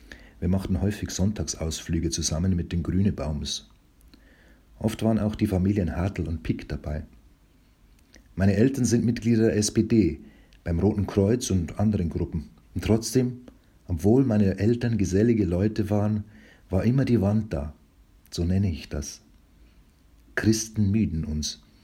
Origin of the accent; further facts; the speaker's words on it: Passau, Bavaria, Germany; da die Lebensumstände bei uns in Passau besser waren. Mit 6 Jahren lernte ich in der Donaubadeanstalt schwimmen.